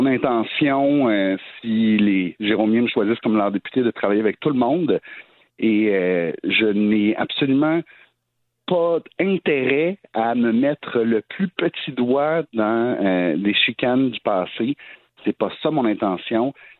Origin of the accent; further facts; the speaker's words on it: Sainte-Agathe, Quebec, Canada; Comme je viens des Laurentides, je suis d'autant plus heureux d'avoir un comté dans les Laurentides.